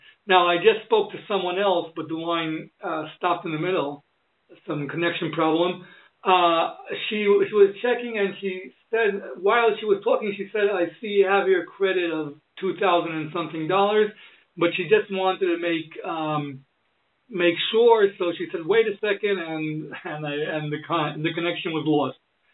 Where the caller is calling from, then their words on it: Israel; I'm calling from Israel.